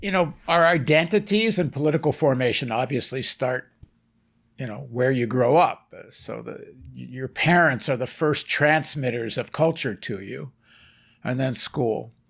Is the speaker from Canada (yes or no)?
yes; Canada; born there; So they came back to Canada, and then I, as a result of that, I was born in Canada.